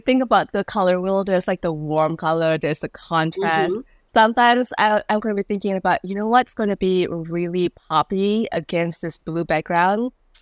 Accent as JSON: {"language": "English", "country": "Indonesia", "tie": "born or raised there", "said": "I was born and raised in Indonesia. And my parents both are Indonesian with a Chinese descent. So the story is 7 generations ago, our ancestors came from China to Indonesia."}